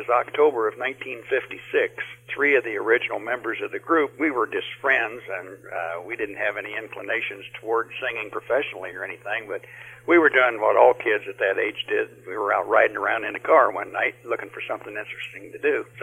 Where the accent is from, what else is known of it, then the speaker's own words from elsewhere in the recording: Indianapolis, Indiana, United States; moved away as an adult; I'm originally from Indianapolis. I was born and raised there and was there until I was 24 years old and then moved to Florida from there.